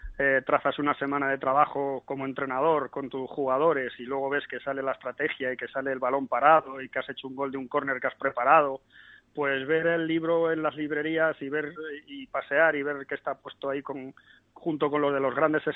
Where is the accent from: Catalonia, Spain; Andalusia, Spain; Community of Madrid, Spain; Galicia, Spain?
Community of Madrid, Spain; Madrid; yo, como sabéis, soy madrileño, mi familia estaba en Madrid